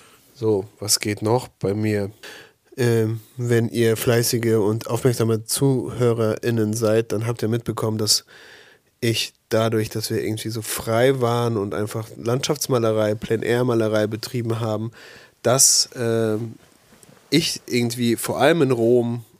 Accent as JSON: {"language": "German", "region": "Siberia", "country": "Russia", "said": "Nein, ich komme aus Sibirien und da ist das so ein Ding mit den Jahren und der Bezeichnung, der tierische Bezeichnung der Jahre."}